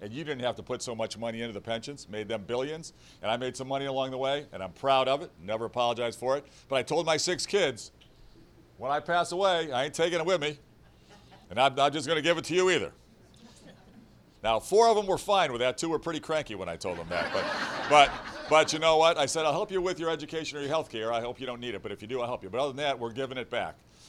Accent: Illinois, United States; Now, you know, I was born and raised in Illinois. I've lived in Illinois my whole life, 62 years.

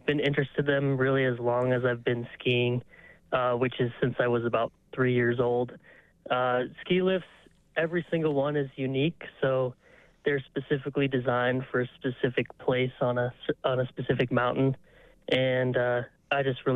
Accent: Seattle, Washington, United States; I grew up skiing in the Pacific Northwest. I'm from Seattle originally.

